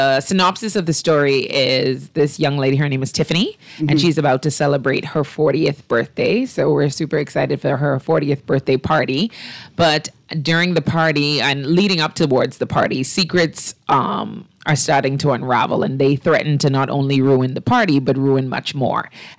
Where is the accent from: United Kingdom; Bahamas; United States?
Bahamas; Grand Bahama; now in Nassau, Bahamas; So I'm from Grand Bahama originally.